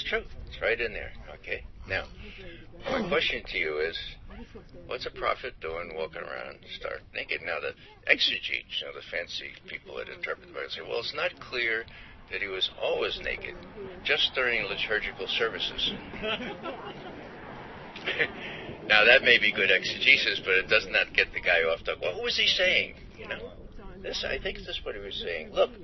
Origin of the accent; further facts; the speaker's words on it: New York City, New York, United States; from New York City originally.